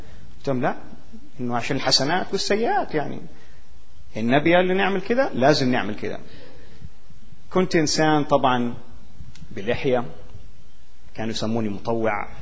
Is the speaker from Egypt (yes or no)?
no; Saudi Arabia; أنا ولدت وعشت في السعودية، عشت طول عمري في السعودية وأنا هناك اتولدت.